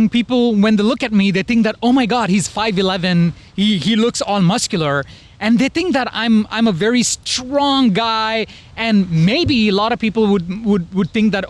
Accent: India; moved away as an adult; now in United States; Yes. I grew up in India for 30 years.

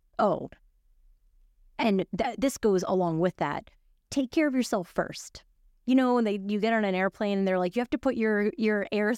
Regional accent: Brooklyn, New York, United States; I grew up in Brooklyn. I grew up in New York.

